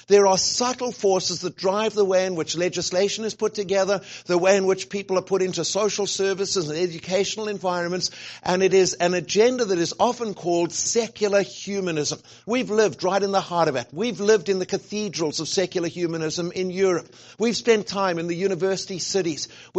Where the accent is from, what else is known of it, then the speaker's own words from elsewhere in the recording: South Africa; I've lived on the other side of the fence. I grew up in South Africa.